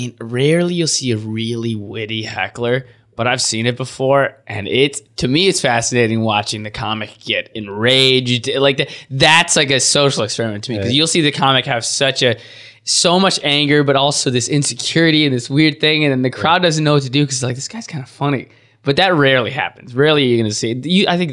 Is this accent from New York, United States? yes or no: yes; Buffalo, New York, United States; At one point, I mentioned I'm from Buffalo, and he goes, I was just in Buffalo.